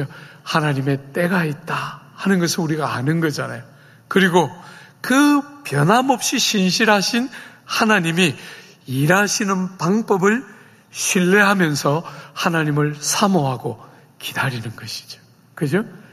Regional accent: Busan, South Korea; 여러분, 저는 부산 사람이에요. 부산 사람.

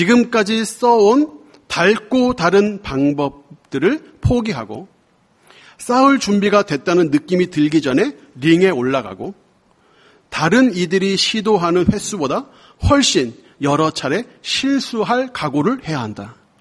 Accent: Seoul, South Korea; now in Daegu, South Korea; 저는 서울 사람, 전 여기 임해동에 오래 살았어요. 여기 저희 어머니 아직 여기 계세요. 근데 제가 대구 내려가서 이제 목회를 하거든요.

